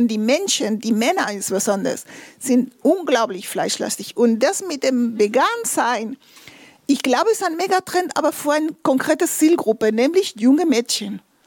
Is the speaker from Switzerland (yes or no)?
no; Spain; moved away as an adult; ich komme aus Spanien, wohne ich schon seit 94 hier.